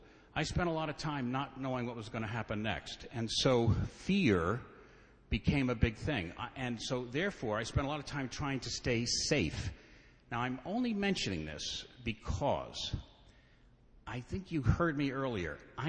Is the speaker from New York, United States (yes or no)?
yes; Brooklyn, New York, United States; We lived in Brooklyn. I was born at St. Mary's Hospital and lived in Garfield Place.